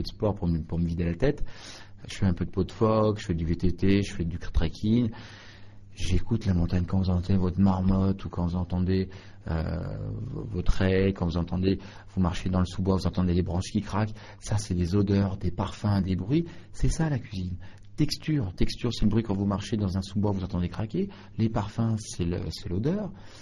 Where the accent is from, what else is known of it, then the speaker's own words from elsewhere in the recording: Auvergne-Rhône-Alpes, France; je suis fier d'être Savoyard aujourd'hui.